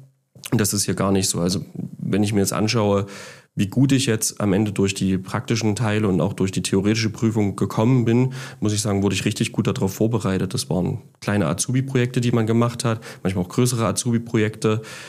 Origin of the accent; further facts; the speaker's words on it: Annaberg-Buchholz, Saxony, Germany; aber ich lebe jetzt schon seit Tag 1 im Erzgebirge. Ich bin schon immer gebürtiger Annaberger.